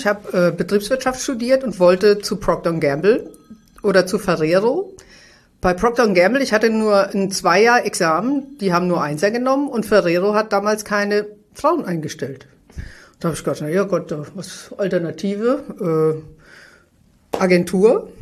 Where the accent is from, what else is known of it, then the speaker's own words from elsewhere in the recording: Frankfurt, Hesse, Germany; Frankfurt ist einfach eine geile Stadt. Und meine Heimat